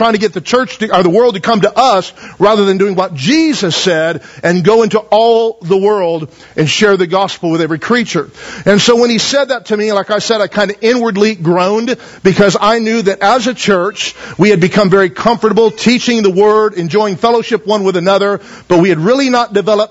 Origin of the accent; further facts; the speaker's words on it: Taft, United States; I was born and raised here in Taft, and then I've been everywhere else since.